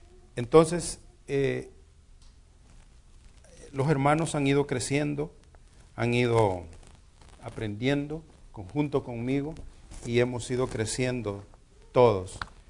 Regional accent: El Salvador; born there; yo soy boliviano. Soy camba porque los cambas nacen donde quieren y yo nací en El Salvador.

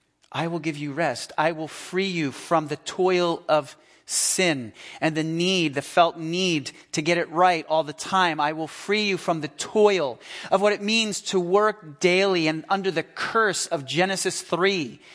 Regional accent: Philadelphia, Pennsylvania, United States; When I was a kid growing up in the Philadelphia area, my grandmother lived on a small island just north of Atlantic City called Brigantine.

